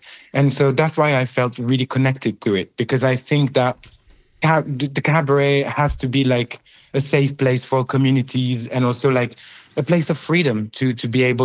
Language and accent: English; France; English is a second language; as I grew up in France, I always had this idea of this huge romanticism thing